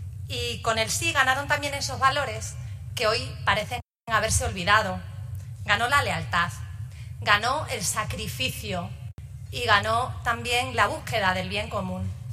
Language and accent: Spanish; Extremadura, Spain; born there; como presidenta de la Junta de Extremadura, como representante de la región en la que nací